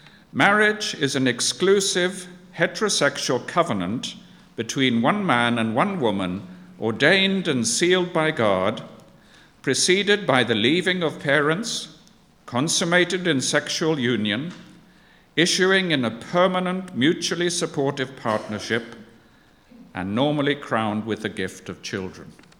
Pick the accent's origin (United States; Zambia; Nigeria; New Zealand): Zambia; now in United Kingdom; I grew up in Zambia, and some of what we have here was a great challenge to the Zambians.